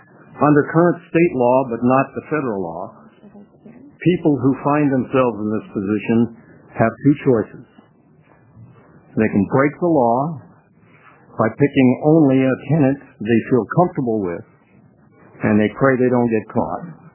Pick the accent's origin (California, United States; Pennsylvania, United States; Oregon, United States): Oregon, United States; Klamath Falls; I'm from Klamath Falls.